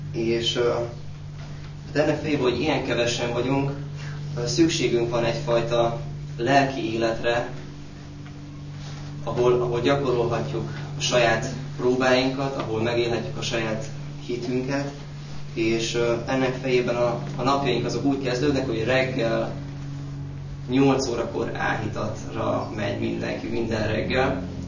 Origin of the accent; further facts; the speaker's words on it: Satu Mare County, Romania; now in Hungary; Én is Párciumból származom, Szatmár mellől, egy avas, felső falu, kis mesebeli kis helyről. 91-ben jöttünk át a családommal